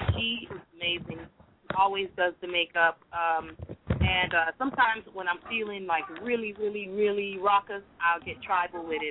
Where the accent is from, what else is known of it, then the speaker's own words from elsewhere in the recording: Nigeria; Being Nigerian, being somebody who's trying to create an original genre of music as well